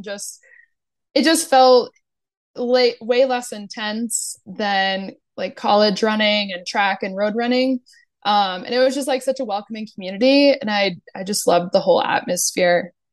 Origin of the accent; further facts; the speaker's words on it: New Jersey, United States; So I grew up in New Jersey, and I had always like played a bunch of different sports as a kid